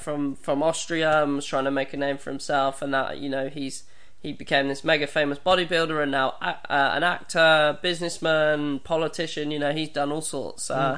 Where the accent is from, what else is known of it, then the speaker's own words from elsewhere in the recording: England, United Kingdom; And I think they heard my accent and were like, we want to see some ID. And I'm like, I've got English ID.